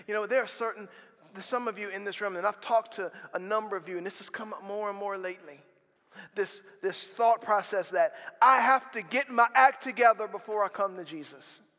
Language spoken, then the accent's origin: English; Slidell, Louisiana, United States; I'm from Slidell, Louisiana. What am I doing here?